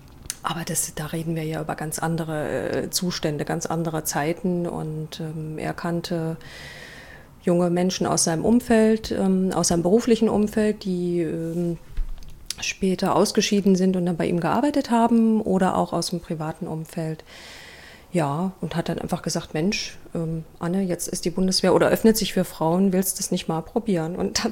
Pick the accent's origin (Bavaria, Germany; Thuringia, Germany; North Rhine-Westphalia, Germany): Thuringia, Germany; Sondershausen; auch sehr ländlich, ähnlich idyllisch wie Sondershausen, meine Heimatstadt.